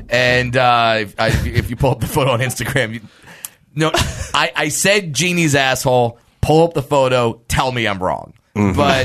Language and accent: English; United States; okay, I'm American. How much of my material is